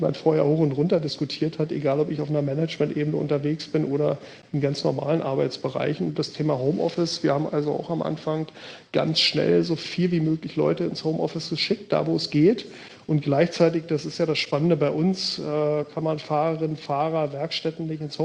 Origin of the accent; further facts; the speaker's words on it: Berlin, Germany; born there; now in Bergedorf, Germany; dass ich natürlich als gebürtiger Berliner der Großstadt und diesen Großstadtflair von meinem ganzen Lifestyle her sehr, sehr nahestehe